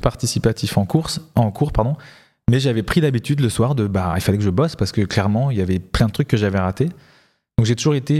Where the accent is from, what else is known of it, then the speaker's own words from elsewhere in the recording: Sallanches, Auvergne-Rhône-Alpes, France; Bah donc moi je suis né à Sallanches. Les gens connaissent Sallanches parce qu'ils passent par là pour aller au ski souvent. Mais j'ai surtout grandi à Thonon-les-Bains.